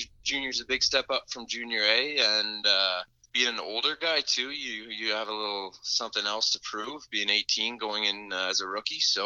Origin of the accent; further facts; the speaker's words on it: New Liskeard, Ontario, Canada; from growing up in New Lisker too, all my buddies and us, we always used to wrestle, and we kind of grew up like that.